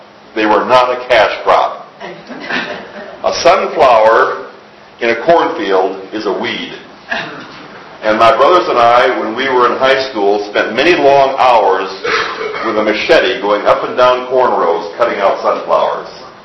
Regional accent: South Dakota, United States; My South Dakota, my home state.

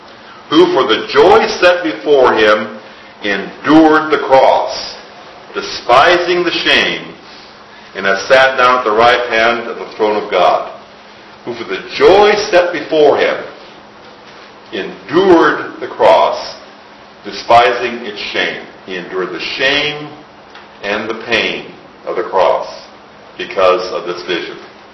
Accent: Midwest, United States; I can remember as a child, growing up in the Midwest, Christmas was a big thing.

